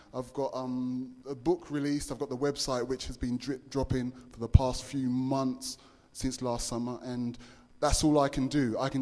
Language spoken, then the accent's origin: English; London, United Kingdom; I am from the other end. I am from London.